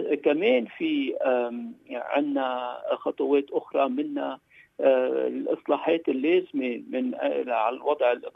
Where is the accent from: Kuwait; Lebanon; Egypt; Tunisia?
Lebanon; اتفقنا كلبنانيين